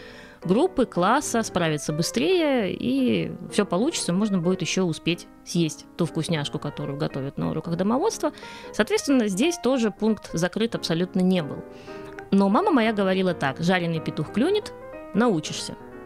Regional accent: Orsha, Vitebsk Region, Belarus; Я ездила сначала из Орши, есть такой город в Витебской области, в Гродно, потом из Минска.

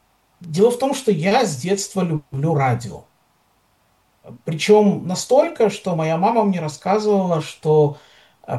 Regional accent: Gomel, Gomel Region, Belarus; Я родился, да, в Беларуси, родился в Гомеле. В Гомеле же ходил в детский садик, обычный

